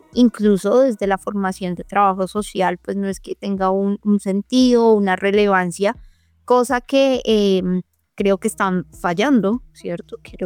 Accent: Colombia; Como colombianos muchas veces creemos que lo de afuera es lo mejor, ¿no?

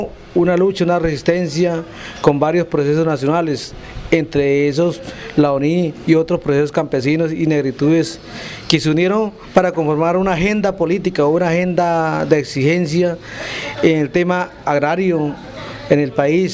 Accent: Arauca, Colombia; soy de Arauca, Escatidar, miembro de la Cumbre Agraria por parte de la Organización Nacional Indígena de Colombia.

